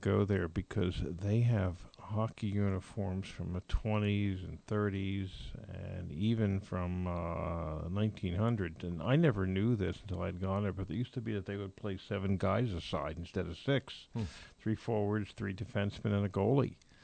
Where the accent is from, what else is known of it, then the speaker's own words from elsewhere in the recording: New Jersey, United States; Well, we're from New Jersey. We're supposed to.